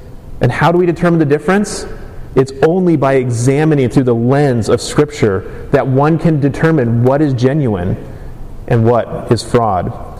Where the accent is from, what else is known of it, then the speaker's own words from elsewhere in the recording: Malaysia; growing up in Malaysia, where I grew up as a missionary kid